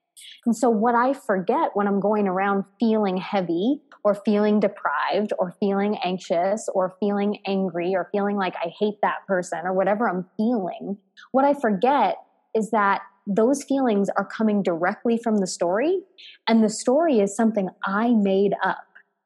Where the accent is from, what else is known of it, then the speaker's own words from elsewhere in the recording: Canada; I'm actually a dual citizen, but Canada is my home country.